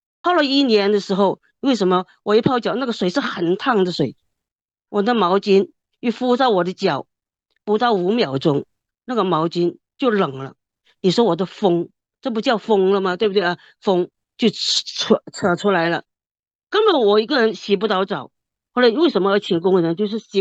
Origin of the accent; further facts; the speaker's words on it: Hong Kong; 我来自香港啊。